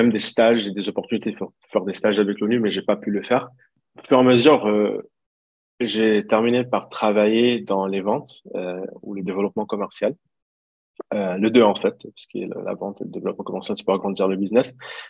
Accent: DR Congo; J'ai dit, je suis indien, mais j'ai vécu au Congo, où j'ai grandi au Congo, où de temps en temps, je dis même, je suis africain ou centrafricain, parce que à la base, on est des Burundis et Rwanda et Tanzanie. Après, je dis, je suis d'origine indienne.

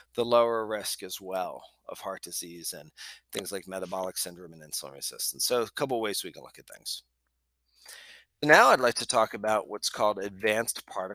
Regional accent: Pennsylvania, United States; So now I hail from Pennsylvania originally

